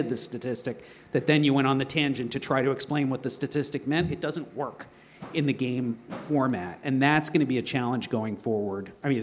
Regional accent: New York, United States; I grew up on Long Island. Newsday was the daily paper, and the Yankees and Mets broadcasters.

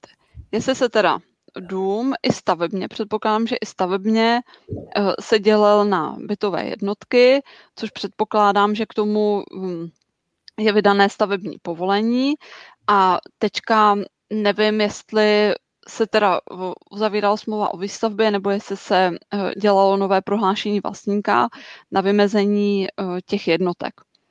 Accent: Hradec Králové, Hradec Králové Region, Czechia; první investiční byt asi bude v Hradci Králové, protože to je město, které já znám a odkud pocházím.

